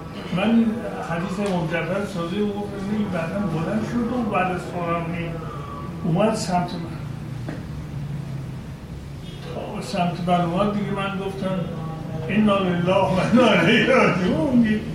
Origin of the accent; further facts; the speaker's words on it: Iran; born there; بنده در خاک ایران دنیا آمدم،